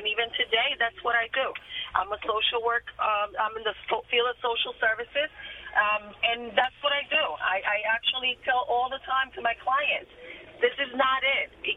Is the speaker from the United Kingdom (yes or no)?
no; New York City, New York, United States; growing up in New York City, it was very difficult